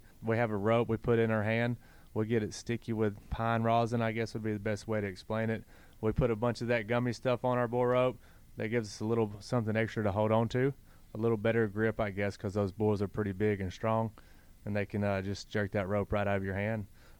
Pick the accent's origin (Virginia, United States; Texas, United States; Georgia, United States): Georgia, United States; Menlo; also born or lived in Norman, Oklahoma; I moved back to Georgia when I was six. It's where my dad grew up at. It's where I lived. You know, it's where I grew up in Menlo, Georgia, which is close to Somerville.